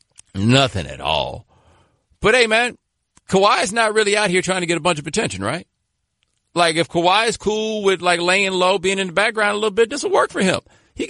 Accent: United States; You know, I'm from America, man. I don't really know nothing about geography that ain't germane to me.

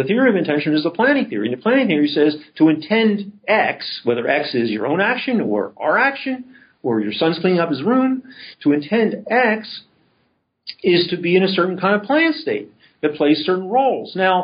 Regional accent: Philadelphia, Pennsylvania, United States; I'm from Philadelphia.

